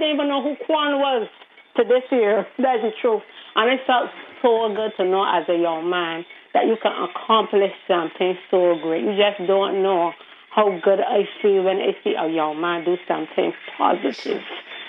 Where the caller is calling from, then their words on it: Saint Michael, Barbados; The best parish, St. Michael, down Lower Lane, Bay Street, St. Michael.